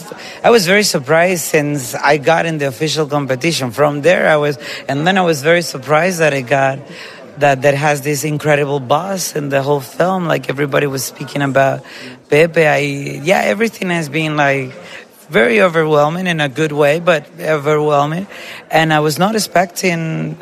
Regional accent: Dominican Republic; Yes, of course. I mean, I'm from the Caribbean. No, I'm not Colombian. I'm from the Dominican Republic.

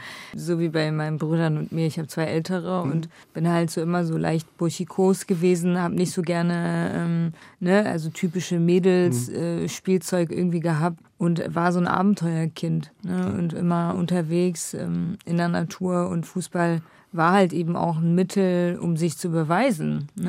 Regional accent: Iraq; moved away; Ich bin als Kurdin aus dem Irak geflüchtet.

